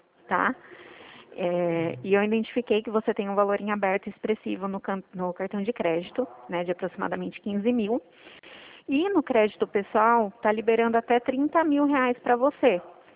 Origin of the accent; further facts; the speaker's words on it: Itu, São Paulo, Brazil; Então, eu sou de Itu, de São Paulo.